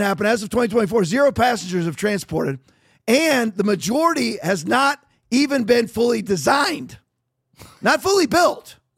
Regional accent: California, United States; born there; I was born in California.

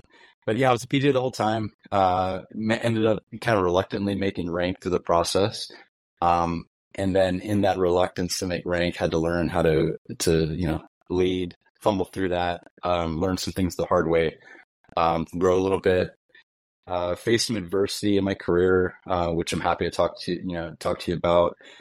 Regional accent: Hawaii, United States; Yeah, I grew up in Hawaii. Well, I went to school in Hawaii and joined the military out of there.

